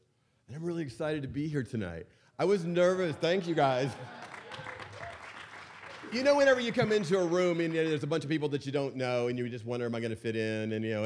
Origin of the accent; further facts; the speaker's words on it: Florida, United States; So, I am from Florida originally, and in that space, I was born into a Methodist minister father and a school teacher mother.